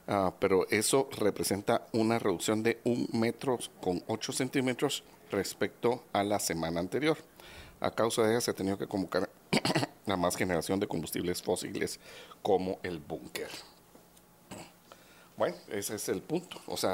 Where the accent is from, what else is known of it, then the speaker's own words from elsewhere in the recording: Guatemala; nosotros como guatemaltecos